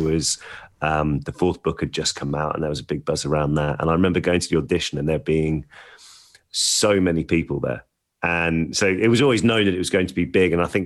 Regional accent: Birmingham, West Midlands, United Kingdom; I grew up in North Birmingham.

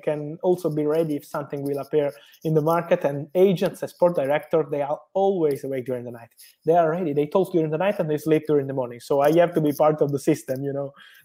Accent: Italy; I am from Italy

